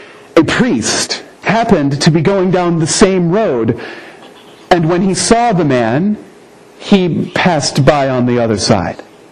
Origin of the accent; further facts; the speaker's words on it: Anderson, United States; I went to college about a half an hour drive north of my hometown, Anderson.